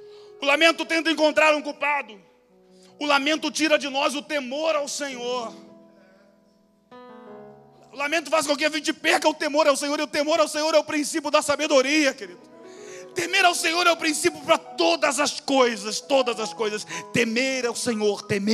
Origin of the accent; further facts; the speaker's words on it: Chatuba, Rio de Janeiro, Brazil; born there; Nasci da Chatuba, lá na Baixada Fluminense, um lugar violento, de miséria, numa família muito pobre, de 11 filhos. E eu sou o 11º dessa família.